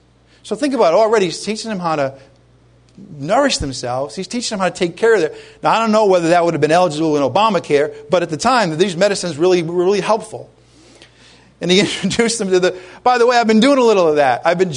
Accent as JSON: {"language": "English", "region": "Rhode Island", "country": "United States", "tie": "born or raised there", "said": "We were growing up in Rhode Island. We used to drive to Vermont to get pure maple syrup."}